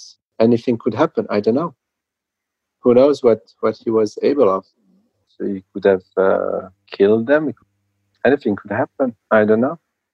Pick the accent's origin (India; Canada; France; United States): France; English is a second language; I come from France.